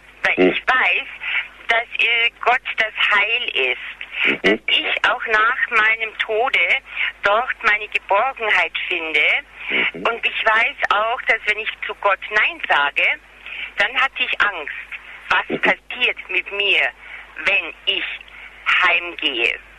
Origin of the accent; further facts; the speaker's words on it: Munich, Bavaria, Germany; Ich rufe aus dem Handy im Auto an. Mhm.